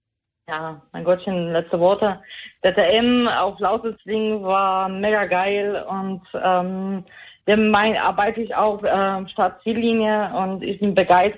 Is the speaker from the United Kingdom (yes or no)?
no; Poland; ich komme aus Polen